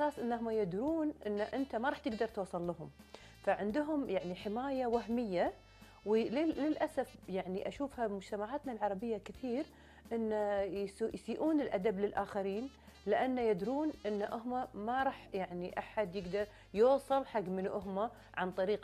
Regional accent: Kuwait; وخدمة حق بلدي الكويت

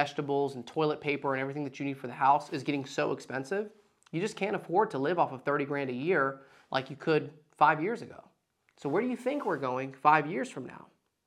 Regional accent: Dalton, Georgia, United States; That's why when I grew up in Dalton, Georgia, on Fifth Avenue, all the apartments that were around us would have 10 to 15 Mexicans stuffed in there

